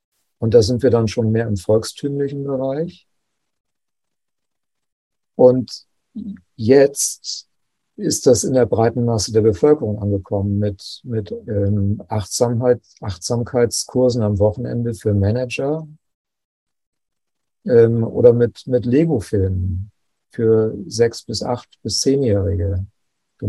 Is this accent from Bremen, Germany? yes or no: yes; Bremen, Germany; Also ich bin in Bremen groß geworden und wir hatten Verwandte in München.